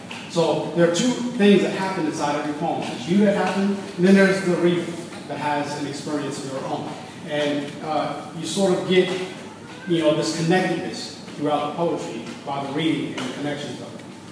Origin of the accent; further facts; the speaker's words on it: Israel; even though I grew up overseas. I grew up in Israel, where they were about 20 years behind the United States.